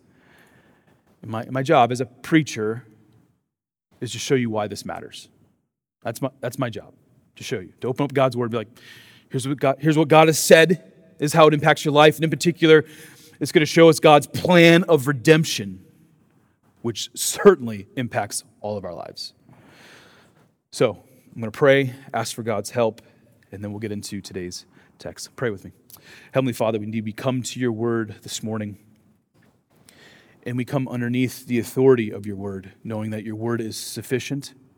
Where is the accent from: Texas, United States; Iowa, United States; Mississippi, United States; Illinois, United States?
Iowa, United States; Dubuque; As most of you know, I grew up in Dubuque, Iowa.